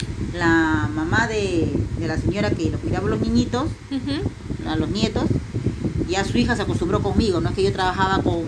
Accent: Peru; en mi país hay un lugar que se llama Arequipa, una provincia, un departamento

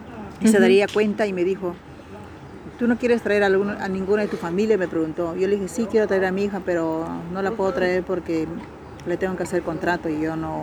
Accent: Peru; yo le digo, yo soy de Perú.

